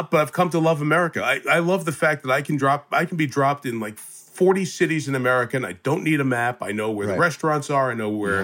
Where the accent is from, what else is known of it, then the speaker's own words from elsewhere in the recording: Queens, New York, United States; I'm from Queens, from New York. Grew up as a New Yorker, lived in the Northeast most of my life.